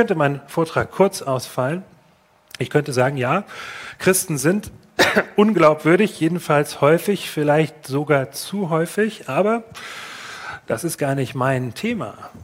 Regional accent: Rhineland, Germany; Ich komme aus dem Rheinland, aus einer sehr katholischen Gegend.

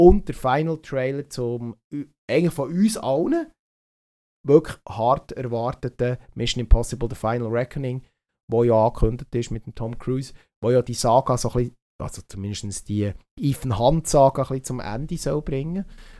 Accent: Switzerland; Ein genauer Release jetzt bei uns in der Schweiz ist noch nicht bekannt

